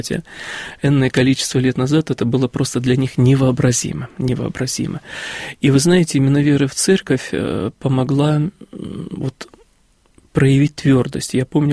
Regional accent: Kursk Oblast, Russia; Я из Курской области родом.

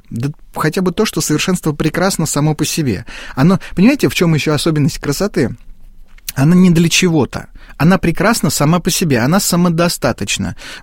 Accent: Sergiev Posad, Moscow Oblast, Russia; мне было лет 10, наверное, я рос в Сергиевом Посаде

